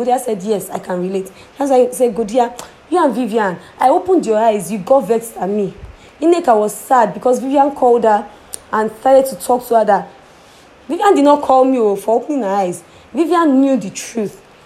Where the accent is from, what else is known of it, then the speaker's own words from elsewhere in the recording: Ogoja, Cross River, Nigeria; I'm from Cross River State. So I'm from Ogoja. My father is from Ogoja. I'm a Cross River girl.